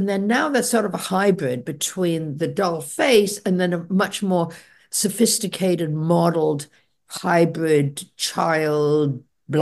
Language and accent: English; England, United Kingdom; when I was growing up in England, ballet was really big.